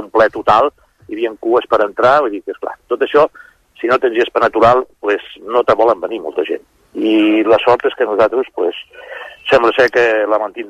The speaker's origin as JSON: {"language": "Catalan", "town": "Palamós", "region": "Catalonia", "country": "Spain", "said": "Per nosaltres és un gran orgull, és que som palamosins. Sí. Si jo sóc de Palamós, doncs és un gran orgull per mi."}